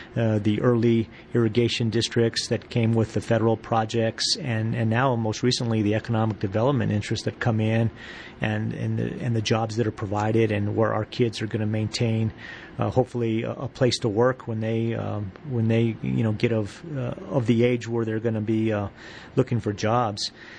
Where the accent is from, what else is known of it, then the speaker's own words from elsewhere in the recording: Albuquerque, New Mexico, United States; Well, you know, I'm a native New Mexican. I was born in Albuquerque. I went to school here. I went to college in New Mexico. And, you know, it's my home state.